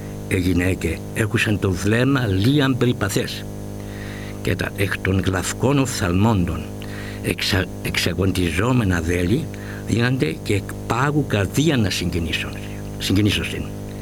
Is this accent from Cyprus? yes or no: yes; Gastria, Famagusta District, Cyprus; Ακόμη και σήμερα στη Γιαλούσα, την Κνίδων και τον Αλά, που είναι κοντά στο χωριό μου